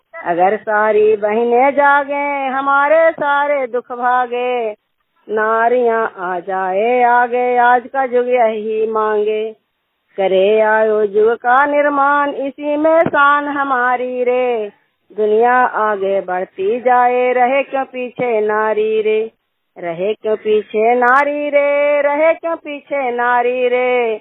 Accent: Lohanda, India; प्रखंड हिलसा कमता पंचायत ग्राम लोहंडा के रहने वाली हूँ। मैं सीएम पद पर काम करती हूँ।

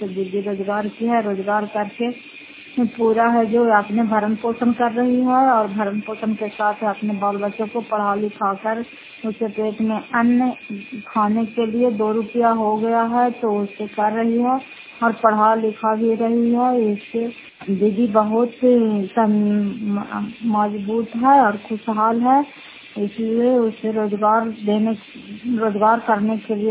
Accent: Fatehpur, Bihar, India; घर फतेहपुर पंचायत मकौटा जिला नालंदा क्रांतिकार प्रखंड की निवासी हूँ

